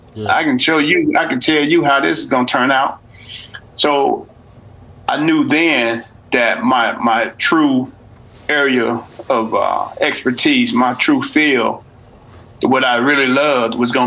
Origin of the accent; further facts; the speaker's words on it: Birmingham, Alabama, United States; where I grew up in Alabama, it was pretty rough. Birmingham was a rough part of town, a rough city.